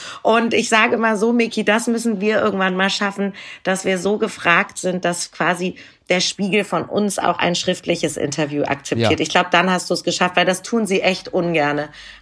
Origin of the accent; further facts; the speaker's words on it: Hamburg, Germany; Norddeutsch. Ich bin ja auch aus Hamburg.